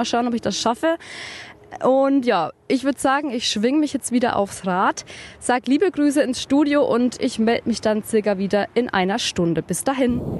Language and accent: German; Kronach, Bavaria, Germany; Ich bin halt eben doch gebürtige Kronacherin und kenne mich hier in Coburg doch noch nicht so ganz gut aus.